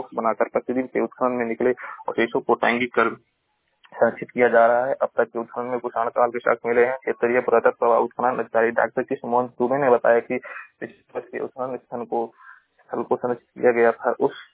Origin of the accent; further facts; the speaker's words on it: Maharajganj, Uttar Pradesh, India; मजीरा महाराजगंज का निवासी हूँ।